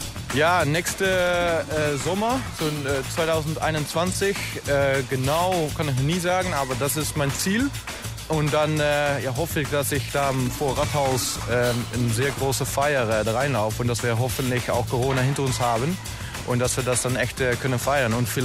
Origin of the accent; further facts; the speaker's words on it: Netherlands; German is a second language; now in Bonn, Germany; ich komme aus Holland und bin 28 Jahre alt und seit ein kleines Jahr wohne ich in Bonn.